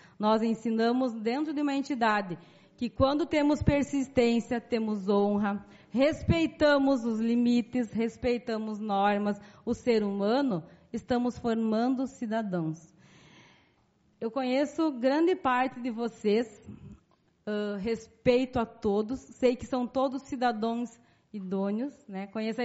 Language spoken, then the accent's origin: Portuguese; Rio Grande do Sul, Brazil; Nós não desistimos, porque nós somos gaúchos, tradicionalistas.